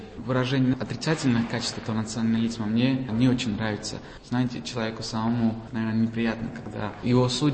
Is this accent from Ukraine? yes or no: no; Georgia; Я живу в России, я принадлежу России. Второй дом, вторая родина. Но когда меня спрашивают, какая твоя национальность, я, конечно, без задумывания говорю, что я грузин.